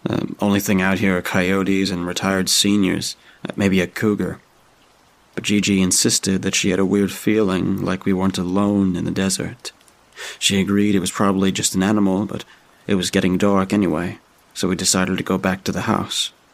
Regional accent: Southwest, United States; I'm from the American Southwest, in what was once the Navajo Nation, and that's where the story takes place.

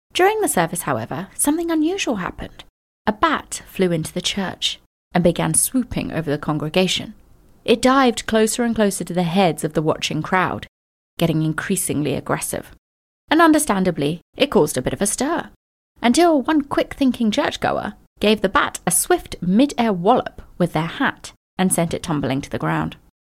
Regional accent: India; born there; I was born in India, spent a lot of time there, went back every summer

